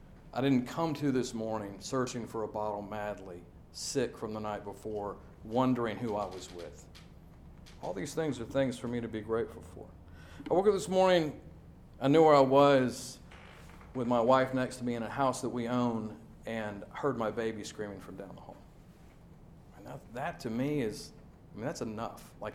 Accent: Tuscaloosa, Alabama, United States; born there; So I was born in 1971 in Tuscaloosa, Alabama, it was a terrible situation.

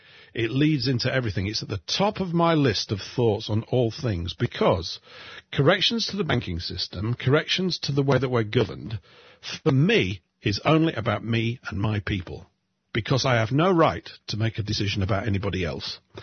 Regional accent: England, United Kingdom; If I was talking about "we" as an Englishman here in England 100 years ago, everybody would have known exactly who I was referring to.

